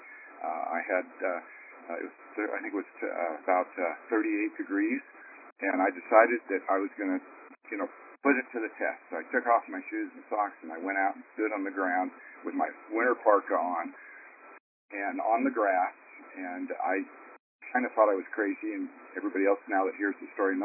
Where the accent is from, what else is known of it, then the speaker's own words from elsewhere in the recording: California, United States; I'm in the 60s, I grew up in the Bay Area